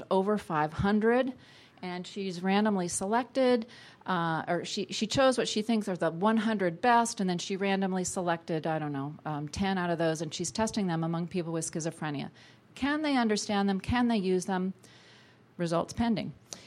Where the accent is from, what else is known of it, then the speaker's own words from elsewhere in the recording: Concord, New Hampshire, United States; We piloted this in an FQHC clinic in my hometown, Concord, New Hampshire.